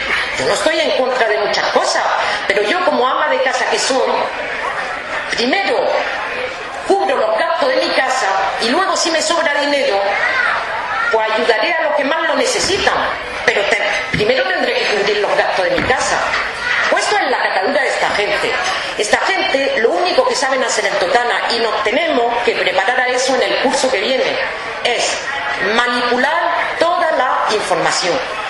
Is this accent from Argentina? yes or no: no; France; Spanish is a second language; aún siendo francesa, aún hablando muy mal el español como él me lo reprocha todos los días